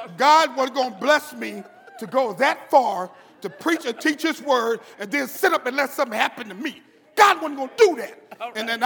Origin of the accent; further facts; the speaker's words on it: Seattle, Washington, United States; I'm from Seattle, Washington. I'm a member of the Tuckawilla Church of Christ.